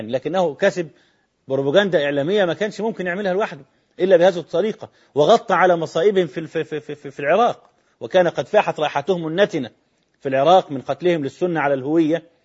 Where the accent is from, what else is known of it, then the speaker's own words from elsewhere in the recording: Cairo, Cairo Governorate, Egypt; ليس كما نرى عندنا في القاهرة أو في المدن التي يكثر فيها طلبة العلم والمشايخ